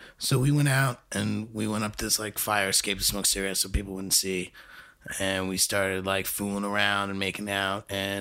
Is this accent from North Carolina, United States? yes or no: no; New Jersey, United States; she was from Queens and I was from Jersey.